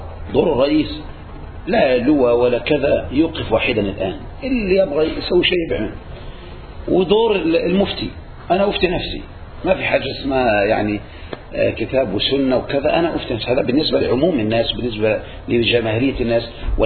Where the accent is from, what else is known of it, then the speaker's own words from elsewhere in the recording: Egypt; إحنا عندنا في مصر الآن دعوة جماهيرية ودعوة علمية